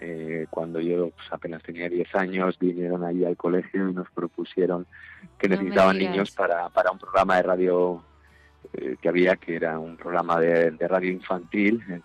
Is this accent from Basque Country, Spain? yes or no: yes; Basque Country, Spain; yo como muchísimos vascos cruzábamos en agosto, cruzábamos toda la península para irnos al Mediterráneo